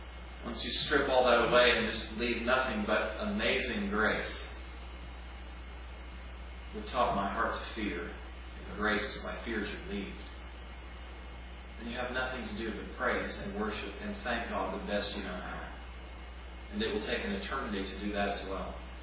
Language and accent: English; United States; born there; But it wasn't my choice to be born in America.